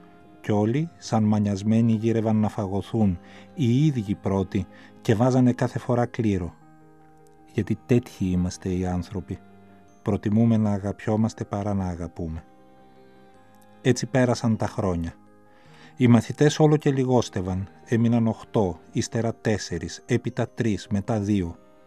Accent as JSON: {"language": "Greek", "town": "Thessaloniki", "region": "Central Macedonia", "country": "Greece", "tie": "born or raised there", "said": "Γεννήθηκα στη Θεσσαλονίκη το 1970. Τα χρόνια της πρώτης εφηβείας μου τα πέρασα στην Άνω Τούμπα της Θεσσαλονίκης, όπου πήγα και στο σχολείο. Σπούδασα στη νομική σχολή του Αριστοτελείου Πανεπιστημίου Θεσσαλονίκης."}